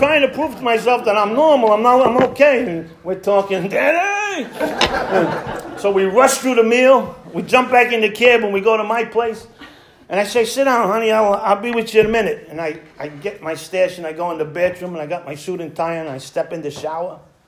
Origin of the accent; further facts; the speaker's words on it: Bronx, New York, United States; And I come from Little Italy in the Bronx, and so what that means is that people actually move from Italy and they come to my neighborhood or another similar neighborhood.